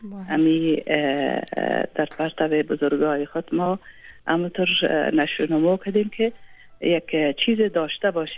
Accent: Kabul, Afghanistan; ما در شهر کابل زاده شدیم، تحصیلات خودم در اینجا به پایان رساندیم

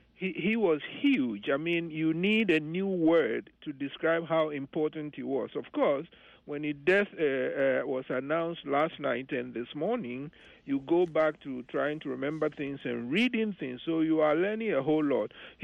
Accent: Accra, Greater Accra, Ghana; I'm of a certain age, so growing up in Accra

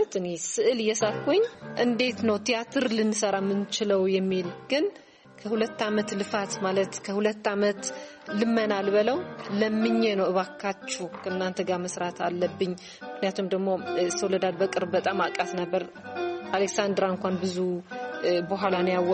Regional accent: Adwa, Tigray, Ethiopia; also born or lived in Asmara / Bahrain / Addis Ababa; ተወልጄ ያደግኩት አድዋ ከተማ ነው። በጣም የምወደው ትንሽ ወደ መቃሉ ይባላል። የተማርኩት እስከ ኤሌሜንታሪ እዛ ነው፣ እስከ ስምንተኛ ክፍል።

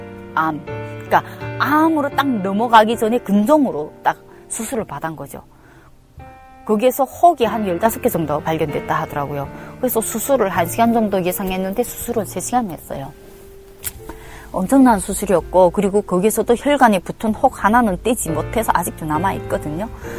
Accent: North Korea; now in South Korea; 이 사람들이 내가 탈북자라서 이렇게 적자 있는 걸 나한테 넘겨주나?

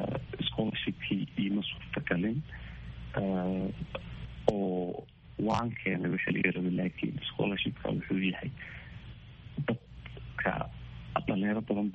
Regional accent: Ifo, Garissa County, Kenya; waxaan ku dhashay xarada qaxootiga ee ifo oo ay aabbu waxay ka soo qaxeen Soomaaliya Kuwaitii

